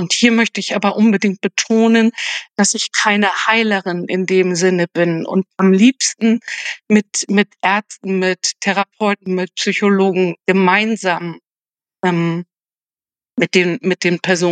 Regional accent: Northern Germany, Germany; born there; 57 Jahre alt. Ich wohne südlich von Darmstadt. Und wie man vielleicht so ein ganz klein bisschen vom Dialekt hört, bin ich ein gebürtiges Nordlicht.

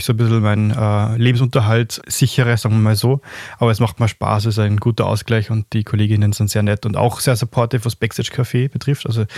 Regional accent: Upper Austria, Austria; accent: Upper Austrian dialect; also born or lived in Vienna; now in Wiener Neustadt, Austria; Ich komme eigentlich aus Oberösterreich, hört man vielleicht oder wahrscheinlich im Dialekt. Habe ein paar Jahre in Wien gelebt und jetzt lebe ich ein paar Jahre in Niederösterreich, also genau da in Wiener Neustadt bei uns.

